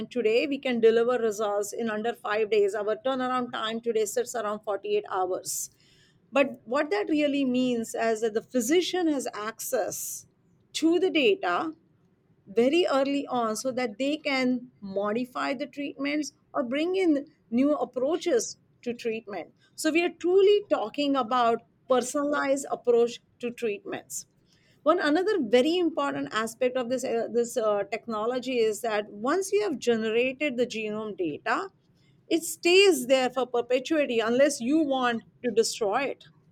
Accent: India; moved away as an adult; also born or lived in New Zealand / United States; I'm originally from India, went to New Zealand to finish my PhD, then came to Baylor College of Medicine in Houston, did my postdoc there

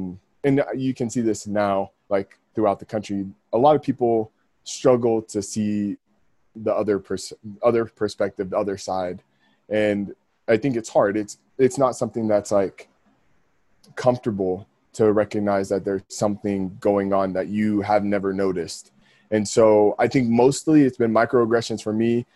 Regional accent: Dallas, Texas, United States; I'm from Texas, the Dallas area.

